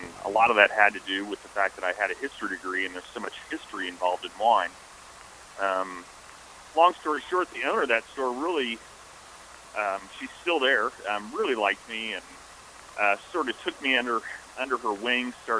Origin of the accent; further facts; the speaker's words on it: Missouri, United States; I'm from Missouri, which many people don't know, actually contains the first American viticultural zone in St. James, but not a state highly renowned for wine. Growing up, my stepfather's family lived in Herman, Missouri